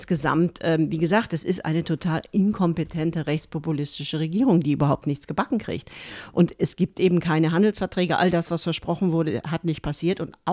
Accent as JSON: {"language": "German", "country": "Germany", "lives_now": "United Kingdom", "said": "Vor allem Dinge, die man als Deutscher, wenn man zuerst nach Großbritannien kommt"}